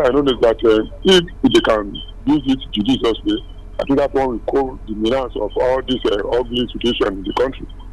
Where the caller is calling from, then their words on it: Ghana; And I'm calling from Ghana.